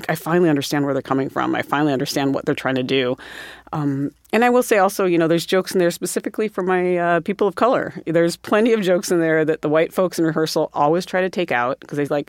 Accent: South Dakota, United States; You know, I grew up in South Dakota, so harvest was very much at the forefront of that.

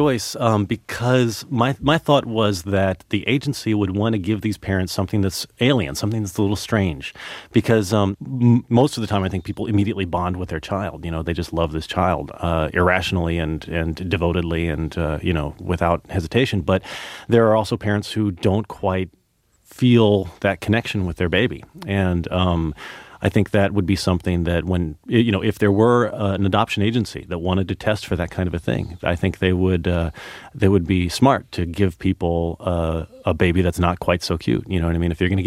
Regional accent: Dallas, Texas, United States; You know, I grew up in Dallas, Texas, and in middle school, all the kids in health class at a certain point had to carry around baskets

